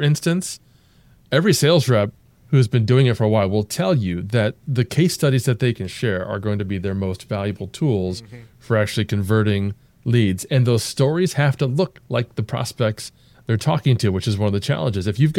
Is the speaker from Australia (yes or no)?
no; Ohio, United States; now in St. Louis, United States; I'm originally from Ohio, and I'm now in St. Louis.